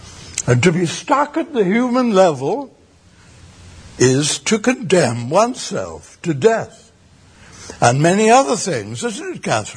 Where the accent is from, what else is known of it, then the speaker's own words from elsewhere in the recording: England, United Kingdom; I'm English, and the English have a reputation for being eccentric, somewhat at least in some circles.